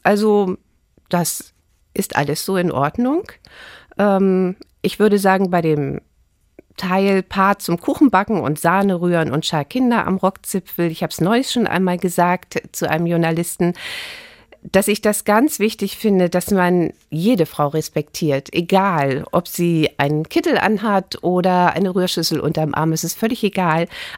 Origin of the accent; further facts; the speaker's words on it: Reinfeld, Schleswig-Holstein, Germany; Also ich liebe Schleswig-Holstein, Stormarn, meinen Heimatort Rheinfeld. Ich wohne gern dort.